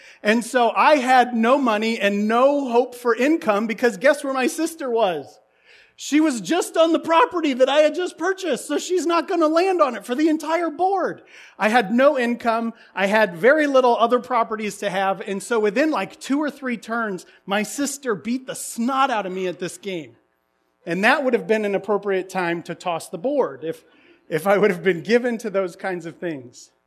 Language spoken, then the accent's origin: English; Indiana, United States; I grew up in Indiana, northern Indiana, during Bobby Knight's tenure